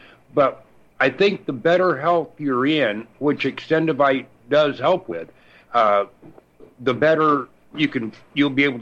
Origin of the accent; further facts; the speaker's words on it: Merritt Island, Florida, United States; when I grew up in Florida, Don, first, I'd say 8 years of my life, they didn't have county water on Merritt Island where I live.